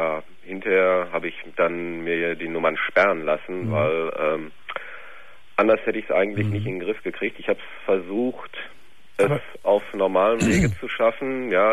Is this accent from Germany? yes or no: yes; Dortmund, North Rhine-Westphalia, Germany; Ich komme aus Dortmund